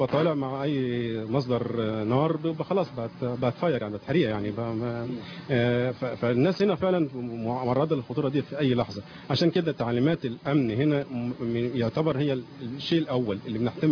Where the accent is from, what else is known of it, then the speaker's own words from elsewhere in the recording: Egypt; احنا كلنا كمصريين عايزين البلد تستقر